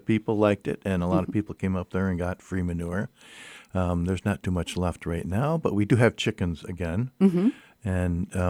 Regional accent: East Coast, United States; I come from the East Coast, and you know, on the East Coast, the houses there, people really are into gardening

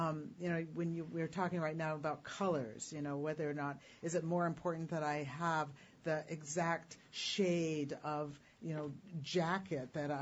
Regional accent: Haines, Alaska, United States; And also, I recognize, too, that growing up in Haines, that I have a different perspective on buying things

